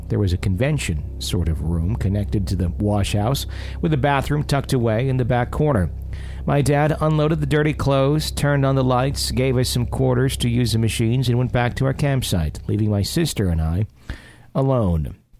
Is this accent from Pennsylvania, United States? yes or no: no; Texas, United States